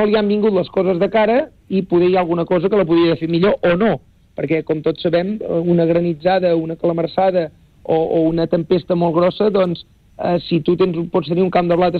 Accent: Esponellà, Catalonia, Spain; jo que soc del municipi d'Esponellà

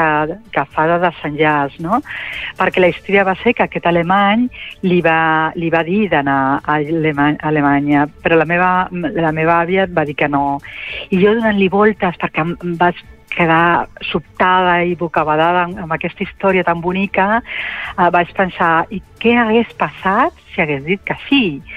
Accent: Barcelona, Catalonia, Spain; jo soc de Barcelona, però la meva família, de part del meu pare, creix a Palamós des del 1750

